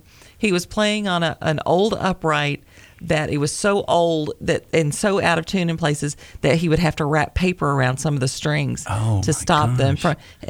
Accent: Tennessee, United States; Being as I'm from Tennessee and we use whiskey for everything

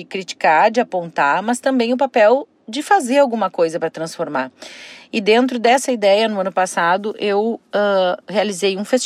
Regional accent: Rio Grande do Sul, Brazil; Porque nós somos gaúchos no tempo de hoje também, não só no tempo passado.

